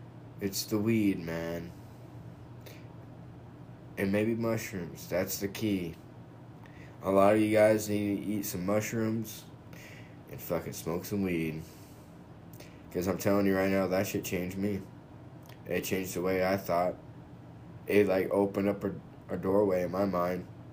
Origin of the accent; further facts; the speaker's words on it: United States; for me, personally, as an American.